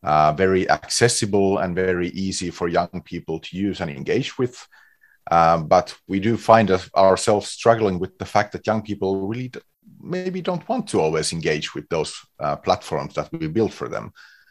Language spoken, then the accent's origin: English; Finland; I come from Finland.